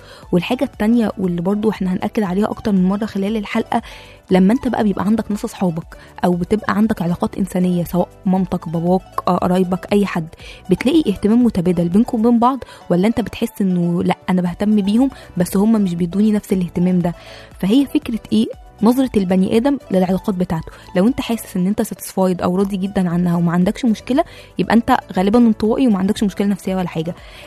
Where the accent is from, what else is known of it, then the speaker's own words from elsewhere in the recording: Egypt; الكتاب طبعا امريكي بس احنا عندنا في مصر نفس المشكلة